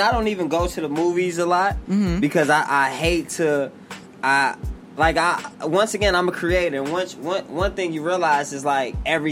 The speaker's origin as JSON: {"language": "English", "town": "Bronx", "region": "New York", "country": "United States", "tie": "born or raised there", "said": "I'm from the Bronx, New York. I was 13, 14 of us growing up in a 3-bedroom apartment. I'm the first person in my family to go to college."}